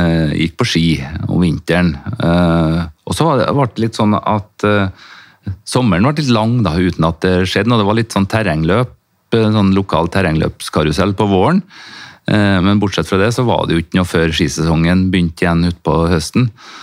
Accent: Rennebu, Trøndelag, Norway; det er meg i Rennebu kommune da, som er hjemkommunen min, som er da 8-9 mil sør for Trondheim her. En liten fjellbygd. Der Berkåk er kommunesenteret da, i Rennebu kommune. Dit kom mine foreldre i 1968 kanskje

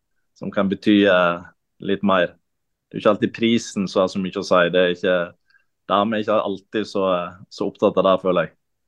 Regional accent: Kaupanger, Vestland, Norway; Jeg er fra Kaupanger, som er 10 minutter fra

